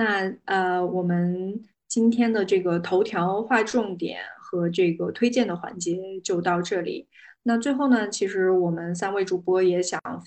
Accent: Xinjiang, China; 最近我回到我的老家，我老家在新疆，我在这边避暑。

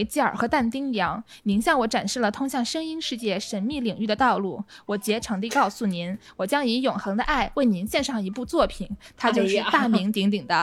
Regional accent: Tianjin, China; accent: Tianjin; 不要再笑我的天津口音了

